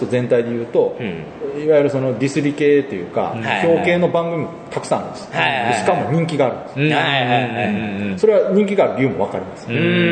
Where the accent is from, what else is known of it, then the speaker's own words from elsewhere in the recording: Kansai, Japan; accent: Kansai dialect; でも私個人的には関西弁そんな押してるつもりないんです